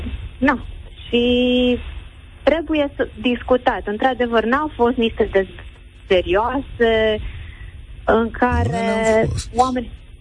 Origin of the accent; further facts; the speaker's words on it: Timișoara, Timiș County, Romania; mai ales că suntem din Timișoara